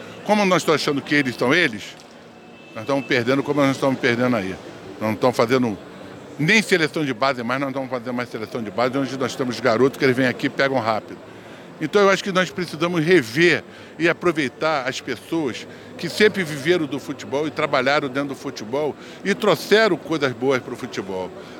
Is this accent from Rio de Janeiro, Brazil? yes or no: yes; Rio de Janeiro, Brazil; eu sou de Olaria